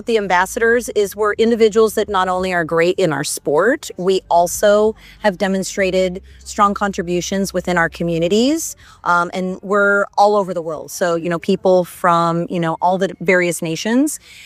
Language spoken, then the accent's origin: English; Surprise, Arizona, United States; I'm 49 years old. I'm from Surprise, Arizona.